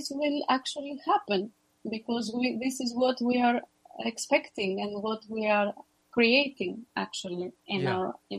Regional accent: Greece; English is a second language; I come from Greece.

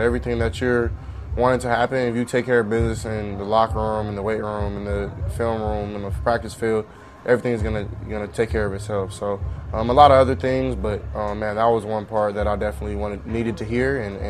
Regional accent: Texas, United States; I mean, everything happens for a reason, and I'm a Texan, so it really didn't matter anyway.

